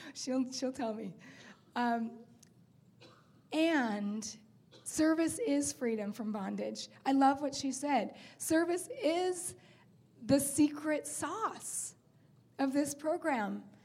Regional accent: Utah, United States; I'm a beautiful daughter of God. I'm from Utah and started this program on February 23rd, 2009.

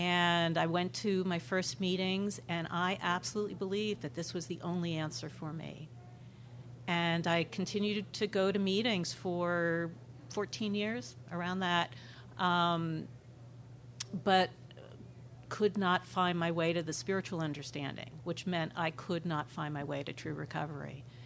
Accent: Oakland, California, United States; I'm from Oakland, California, and really grateful for this opportunity to share on something that's really important to me.

